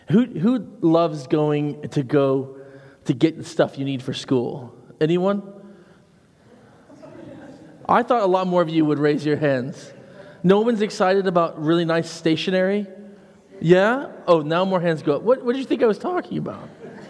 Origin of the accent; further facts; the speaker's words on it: United States; we're growing up in America, we didn't have uniforms